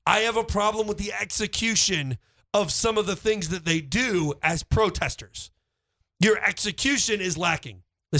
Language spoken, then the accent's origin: English; Missouri, United States; I grew up in the Ferguson, Florissant School District myself. Now, I didn't grow up in Ferguson.